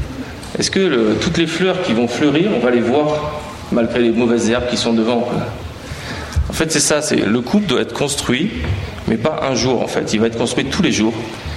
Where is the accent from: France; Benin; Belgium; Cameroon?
France; Bordeaux, Nouvelle-Aquitaine; on est de Bordeaux.